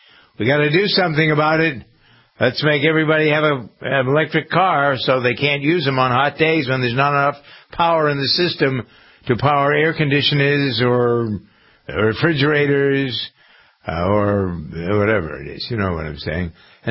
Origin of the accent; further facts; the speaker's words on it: Massachusetts, United States; coming here to Massachusetts, my home state